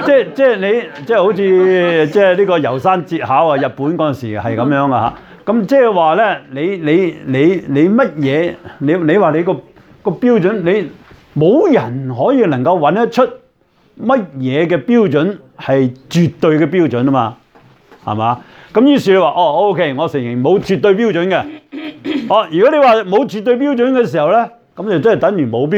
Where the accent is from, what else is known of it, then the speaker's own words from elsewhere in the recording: China; 孔夫子係最講道德倫理噶啦，我哋中國人係咪？